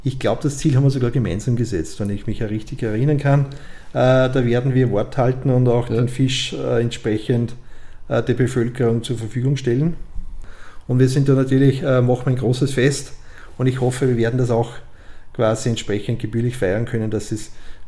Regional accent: Lower Austria, Austria; also ich komme quasi aus dem Mostviertel gebürtig, bin dort aufgewachsen, quasi halb auf dem Bauernhof. Wir waren 7 Kinder, leben alle noch, und wir sind eine Großfamilie

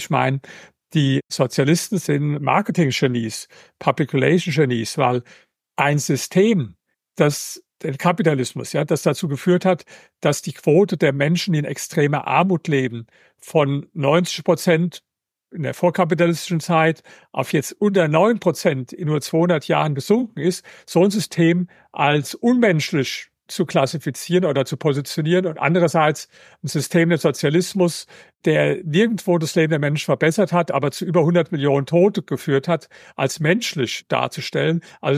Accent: Germany; ich komme ja hier aus Deutschland.

